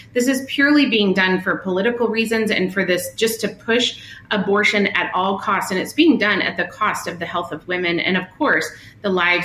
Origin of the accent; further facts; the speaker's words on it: Indiana, United States; nearly killing a woman from my home state of Indiana